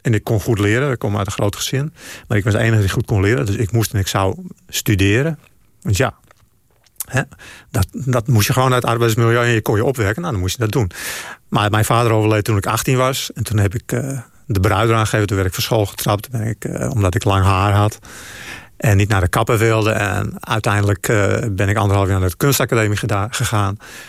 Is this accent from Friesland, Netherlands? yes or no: yes; Friesland, Netherlands; En bij ons in Friesland werd het niet geleerd op school. Tenminste, niet op mijn lagere school.